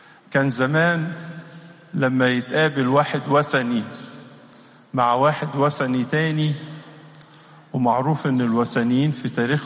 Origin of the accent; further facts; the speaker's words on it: Egypt; فأحد الأمور اللي بتفرحنا إحنا كمصريين عايشين أنه توجد مواضع صلاة في كل مكان